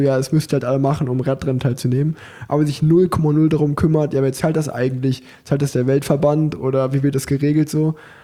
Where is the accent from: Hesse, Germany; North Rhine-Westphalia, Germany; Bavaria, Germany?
North Rhine-Westphalia, Germany; Unna; ich komme aus Unna